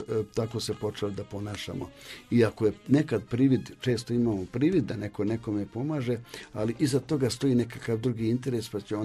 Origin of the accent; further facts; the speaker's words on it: Bosnia & Herzegovina; ja sam prvi iz Bosne i Hercegovine koji je prodao intelektualnu svojinu.